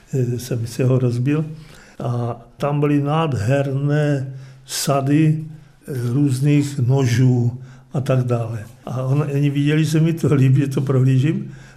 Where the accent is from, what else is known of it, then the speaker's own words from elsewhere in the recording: Radíkov, Olomouc Region, Czechia; Já pocházím z Radíkova, Voderské vrchy.